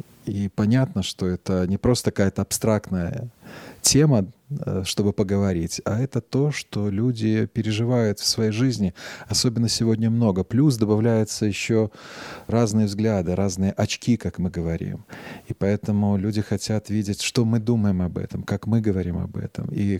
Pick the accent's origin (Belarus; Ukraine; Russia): Belarus; это не только уже мы сами белорусы в ней участвуем